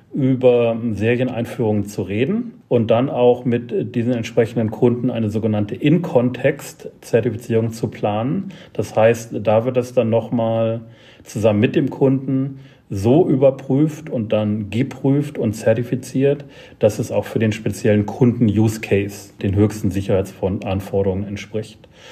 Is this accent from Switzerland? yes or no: no; Germany; born there; also born or lived in United States; Ich bin in Deutschland geboren, bin dann in den USA auch zur Schule gegangen, habe dann US-Schulabschluss gemacht, habe dann das deutsche Abitur gemacht